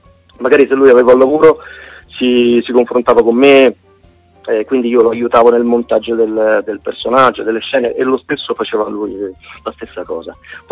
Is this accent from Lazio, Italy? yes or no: yes; Rome, Lazio, Italy; romano, quindi diciamo io ho un curriculum abbastanza lungo in questo senso, perché ho 43 anni che sono romano